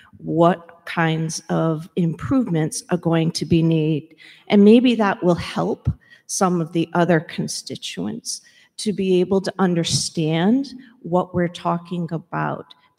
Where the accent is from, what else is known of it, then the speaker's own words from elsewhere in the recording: Warwick, Rhode Island, United States; I'm from Ward 2, and I have been a homeowner here in Warwick for 25 years. As a child, was also a Warwickian and attended Gorton, Sherman, Vets.